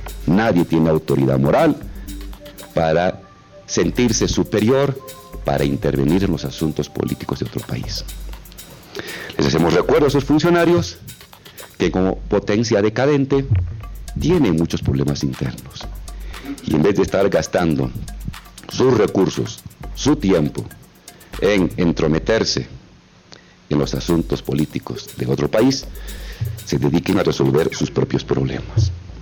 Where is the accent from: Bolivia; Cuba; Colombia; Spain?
Bolivia; Como país soberano, como bolivianos, rechazamos de manera contundente y categórica